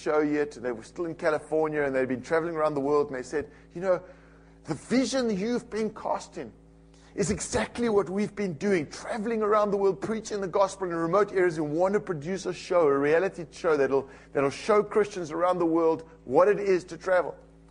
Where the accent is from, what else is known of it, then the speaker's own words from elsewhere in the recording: East London, Eastern Cape, South Africa; I grew up in South Africa in a small town called East London.